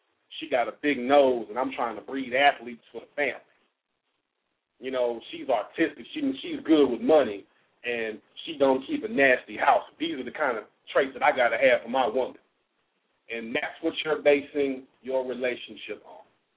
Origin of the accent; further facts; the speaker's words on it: Kansas City, Missouri, United States; representing out of the greater Kansas City, Missouri, my hometown.